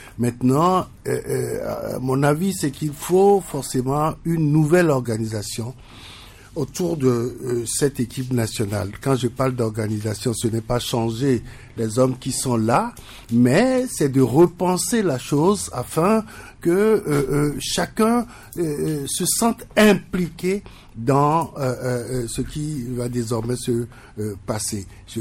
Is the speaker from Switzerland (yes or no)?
no; Togo; nous sommes tous des Togolais, nous sommes d'une même famille